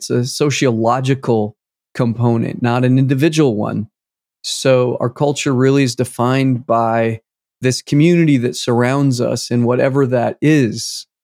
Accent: Boise, Idaho, United States; So of course, I was born in 1969. I grew up in the 70s and 80s. I was raised in Boise, Idaho. I was raised in a Catholic cultural context, religiously.

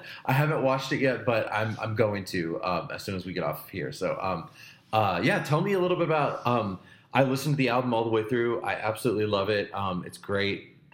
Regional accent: St. Louis, Missouri, United States; And they're from, you know, I'm from St. Louis, but they're from Kansas City area, which is like not too far from here.

